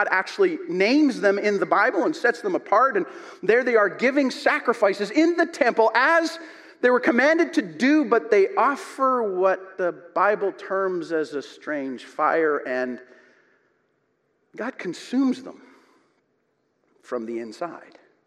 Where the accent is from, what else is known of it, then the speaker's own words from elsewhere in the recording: Calgary, Alberta, Canada; it felt like all of Calgary. I was at home from Briarcrest for a year trying to become a power engineer, and all of Calgary jumped up and celebrated.